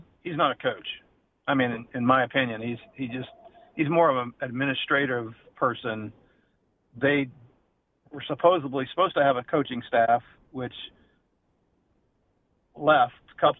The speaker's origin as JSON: {"language": "English", "region": "Texas", "country": "United States", "said": "I did talk to a coach in Duncanville High School because I'm from Texas and we played Duncanville when I was in high school."}